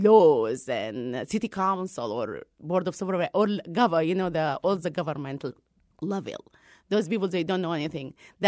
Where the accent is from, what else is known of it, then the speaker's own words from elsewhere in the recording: Sudan; English is a second language; moved away as an adult; also born or lived in Virginia; now in Iowa City, United States; I came from Sudan 20 years ago. I lived in Virginia before I moved to Iowa, where I started my family.